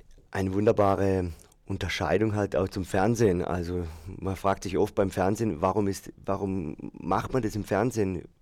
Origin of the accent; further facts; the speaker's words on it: Baden-Württemberg, Germany; accent: Black Forest dialect; ich habe einen abgeminderter Schwarzwälder Dialekt